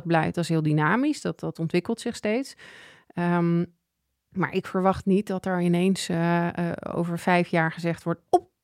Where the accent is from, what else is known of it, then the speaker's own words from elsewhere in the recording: Netherlands; Dat wij als Nederlanders denken van, oh, wat overdreven.